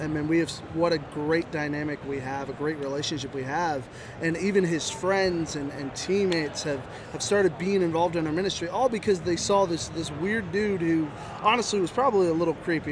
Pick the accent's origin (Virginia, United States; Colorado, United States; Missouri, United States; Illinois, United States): Missouri, United States; Kimberling City; I am from Kimberling City, Missouri. It's right there on beautiful Table Rock Lake.